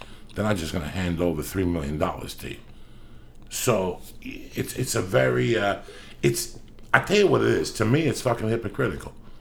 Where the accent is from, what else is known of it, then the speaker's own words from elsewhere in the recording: New Jersey, United States; I grew up, when I grew up in Jersey, my mom had the bar.